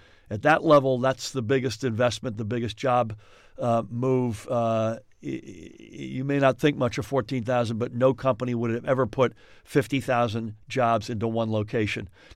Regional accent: United States; First of all, I'm an American, Deborah. First and foremost, let there be no doubt about it.

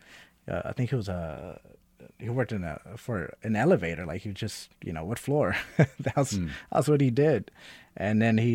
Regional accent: Texas, United States; I am from Texas by way of my mother and father, who are Puerto Rican and Panamanian. I was born on an army base. My father was a drill sergeant.

